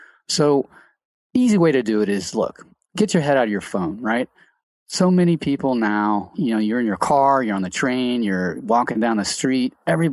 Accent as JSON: {"language": "English", "town": "Cincinnati", "region": "Ohio", "country": "United States", "said": "I'm from Cincinnati."}